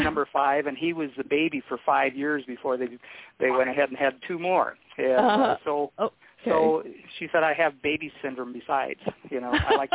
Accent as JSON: {"language": "English", "region": "Minnesota", "country": "United States", "tie": "born or raised there", "also_born_or_lived": "Omaha, Nebraska", "said": "Omaha, Nebraska, and we moved to Minnesota shortly thereafter, and I grew up in a farm family."}